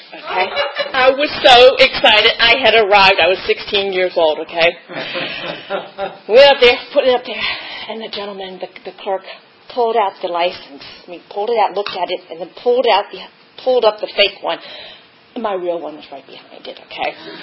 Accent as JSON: {"language": "English", "region": "Virginia", "country": "United States", "tie": "born or raised there", "said": "I grew up in Northern Virginia, grew into a family of middle class family, Northern Virginia, went to public high school."}